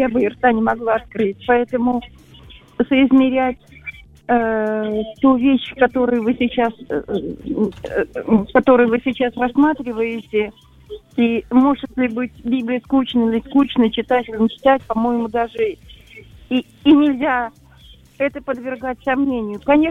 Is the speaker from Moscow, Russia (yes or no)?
yes; Moscow, Russia; я из Москвы.